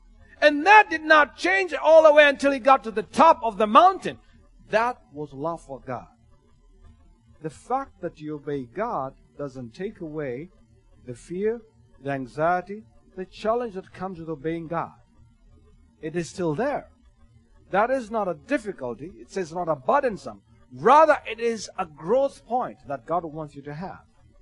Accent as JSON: {"language": "English", "country": "Kenya", "said": "I remember going to school, being Kenyan"}